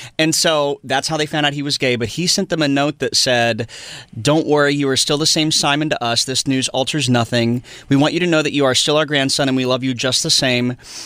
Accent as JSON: {"language": "English", "region": "Tennessee", "country": "United States", "said": "I'm from 6 hours into the sticks outside of Nashville. Where are you from? East Tennessee, Northeast Tennessee. I'm from"}